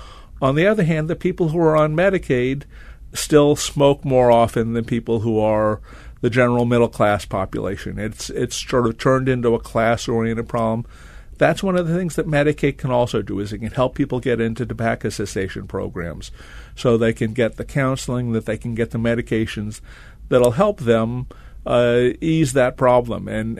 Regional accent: San Antonio, Texas, United States; now in Raleigh, United States; And I grew up in San Antonio, Texas, where it's even hotter than Raleigh, North Carolina.

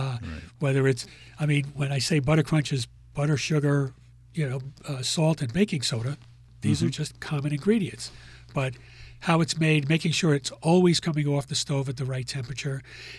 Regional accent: Queens, New York, United States; I grew up in Queens, and I remember their products.

